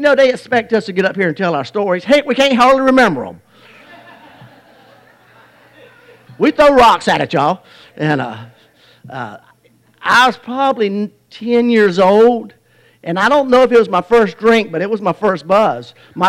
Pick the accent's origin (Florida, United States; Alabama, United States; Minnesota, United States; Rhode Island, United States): Alabama, United States; Lawley; Now, where I grew up in Lawley is a real wonderful, wonderful neighborhood, wonderful place to grow up. It's a very rural, agricultural place.